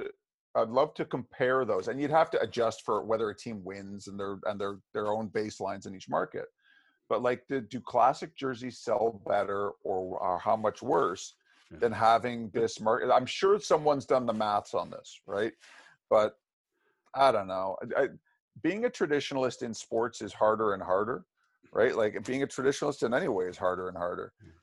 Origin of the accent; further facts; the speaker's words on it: Vancouver, British Columbia, Canada; my favorite personal jersey is growing up in Vancouver, the skate, right?